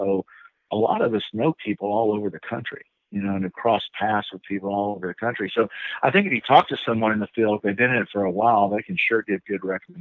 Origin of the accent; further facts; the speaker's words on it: Texas, United States; And hunting, and I'm from East Texas, and so hunting in the river bottoms in East Texas